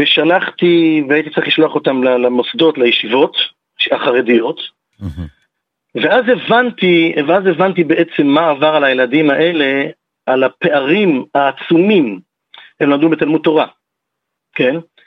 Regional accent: Ramat Gan, Tel Aviv District, Israel; גדלתי בבית חילוני, גדלתי ברמת גן, למדתי בבית ספר בליך המפורסם, ואני... … כמו ששמעת, ואני, יש לי אבא אשכנזי ואמא ספרדיה.

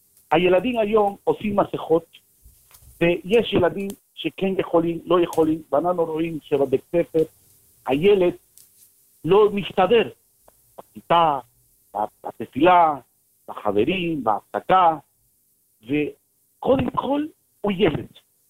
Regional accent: El Salvador; Hebrew is a second language; now in Israel; אני באתי מאל סלבדור, עולה חדש מאל סלבדור, מבנגב.

